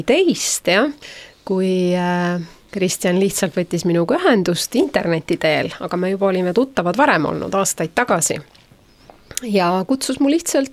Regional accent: Järva County, Estonia; Tema on pärit tegelikult Järvamaalt, sealt kus minagi pärit olen.

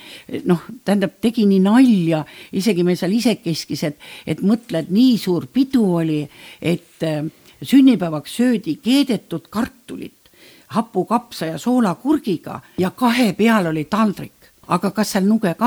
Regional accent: Southern Estonia, Estonia; Vaat mina olen Lõuna-Eestist ja seal öeldakse ikka asju õige nimega.

